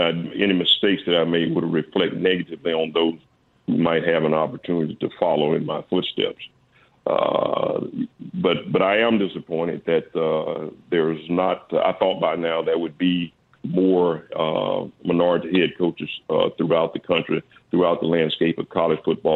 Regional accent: Tuscaloosa, Alabama, United States; growing up in Tuscaloosa, 5 minutes away from the campus, and yet never having really been associated with the University of Alabama.

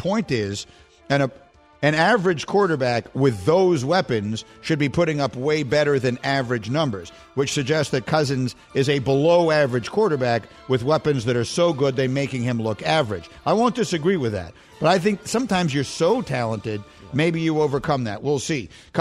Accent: New York, United States; I mean, I'm from New York. I've seen cold, but it gets much colder in Chicago than it gets in New York.

